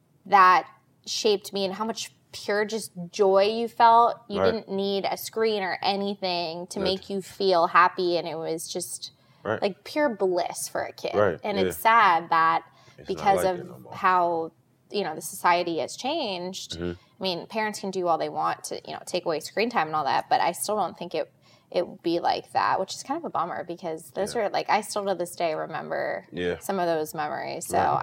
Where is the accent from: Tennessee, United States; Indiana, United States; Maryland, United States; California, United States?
Maryland, United States; but I'm from Maryland